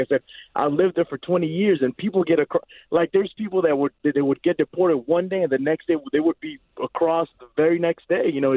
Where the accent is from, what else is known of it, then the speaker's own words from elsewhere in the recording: El Paso, Texas, United States; I'm actually from El Paso, Texas, man. I live right there on the border with Juarez.